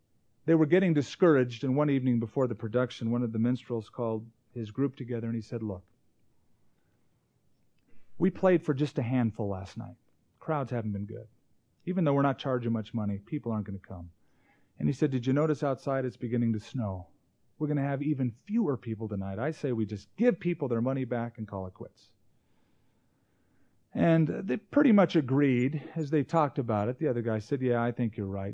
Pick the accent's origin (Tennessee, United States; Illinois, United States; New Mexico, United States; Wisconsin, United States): New Mexico, United States; I come from New Mexico, and we have crystal churches, metaphysical churches, dotting the streets, lining many of the cities in New Mexico.